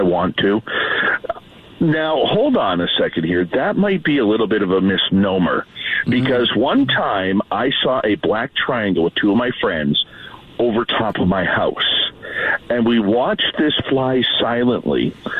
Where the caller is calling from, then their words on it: British Columbia, Canada; I am in the westernmost province, British Columbia, about, 3,500 miles from you, Walter. And I am in a beautiful area called the Cariboo Region